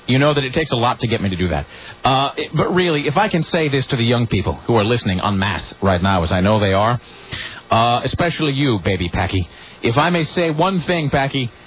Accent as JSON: {"language": "English", "region": "Washington", "country": "United States", "said": "I didn't know either because I'm not from Portland. I'm from Washington."}